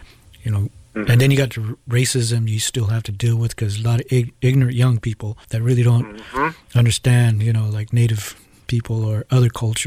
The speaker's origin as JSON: {"language": "English", "town": "Shiprock", "region": "New Mexico", "country": "United States", "tie": "born or raised there", "said": "When I was growing up in Shiprock as a kid"}